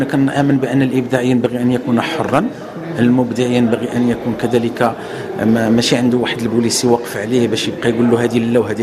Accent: Morocco; عندنا في فاس، عندنا وليلي، عندنا في مكناس، عندنا في كل المغرب

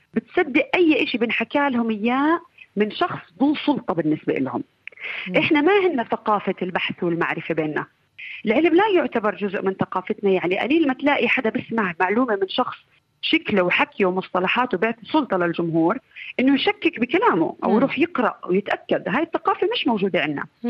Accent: Jordan; لازم إحنا عندنا بالأردن بنبوس على الوجه كمان.

